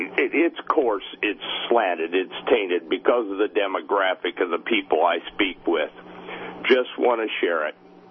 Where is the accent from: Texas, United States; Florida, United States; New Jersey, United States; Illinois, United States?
Illinois, United States; As you stated, I'm from Illinois.